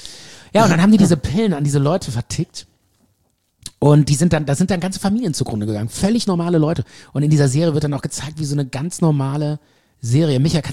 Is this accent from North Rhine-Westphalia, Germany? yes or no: yes; Bonn, North Rhine-Westphalia, Germany; also born or lived in England; die Engländer meinten immer so, wo kommst du her? Ich so, Bonn.